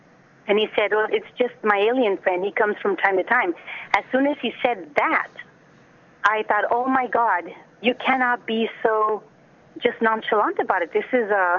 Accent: Mexico; Well, we were born and raised in Mexico, and you know, we come from a middle class family.

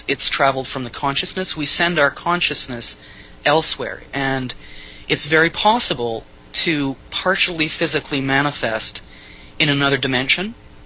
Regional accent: Edmonton, Alberta, Canada; moved away as an adult; now in Vancouver, Canada; I grew up in Edmonton, Alberta, and moved to Vancouver, B.C., on the west coast of British Columbia, 1983, to do my master's degree in journalism and creative writing.

